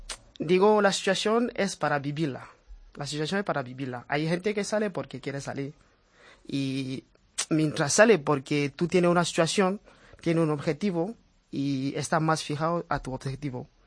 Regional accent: Cameroon; now in Spain; Pues de Camerún cruzando Nigeria, cruzando Níger y cruzando Argelia y de repente en Marruecos.

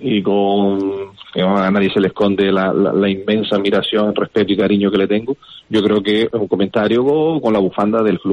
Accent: Canary Islands, Spain; aquí los dos somos la misma cosa, somos Gran Canaria

